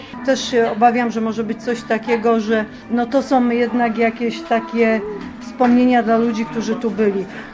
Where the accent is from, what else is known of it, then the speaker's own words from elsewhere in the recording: Jarocin, Greater Poland Voivodeship, Poland; ja jestem z Jarocina.